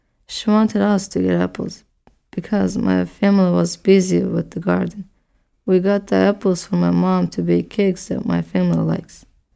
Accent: Russia; I miss my grandma and grandpa, my cousins and my family. I am from Russia.

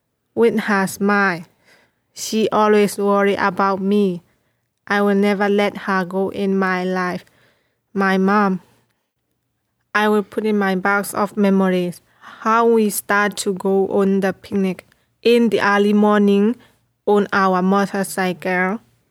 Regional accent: Myanmar; I am a refugee from Myanmar.

